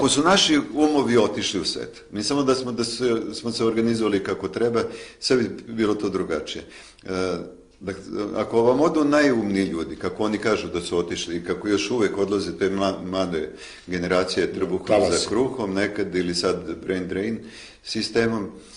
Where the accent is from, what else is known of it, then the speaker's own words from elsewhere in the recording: Leskovac, Jablanica District, Serbia; born there; Uzgred sam rođen u Leskovcu.